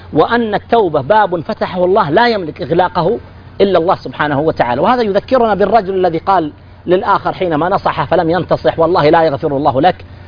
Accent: Saudi Arabia; نحن عندنا في السعودية

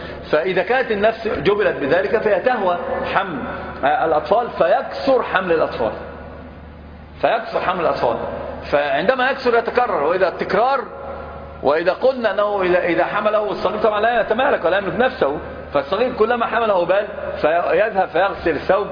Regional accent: Upper Egypt, Egypt; لو انتم في الصعيد او في الصعيد تعرفوا، انا صعيدي

